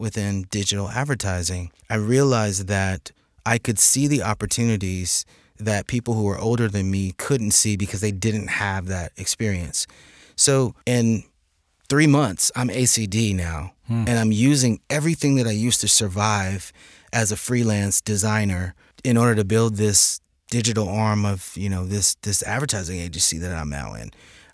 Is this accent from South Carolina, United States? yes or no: yes; Lexington, South Carolina, United States; And we're from Lexington, South Carolina, very, very small town. Where I was born and raised, and they were sharecroppers.